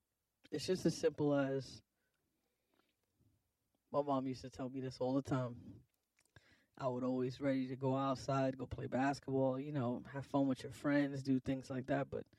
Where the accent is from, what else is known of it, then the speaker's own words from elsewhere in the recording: United States; I just have to tell you, like, as an American, say what you want, but we are not by any stretch of the imagination above anyone else.